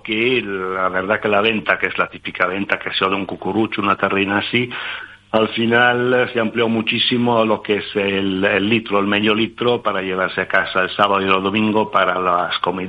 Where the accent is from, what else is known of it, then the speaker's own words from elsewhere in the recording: Italy; now in Madrid, Spain; yo soy italiano, por supuesto, por el nombre lo habrás entendido.